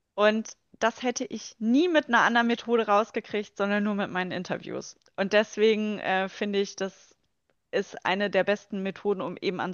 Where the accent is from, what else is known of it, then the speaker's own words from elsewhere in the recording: Harz, Germany; ich komme ursprünglich aus dem Harz, ich bin von Laubwäldern immer umgeben gewesen und von unterschiedlichen Nadelwäldern.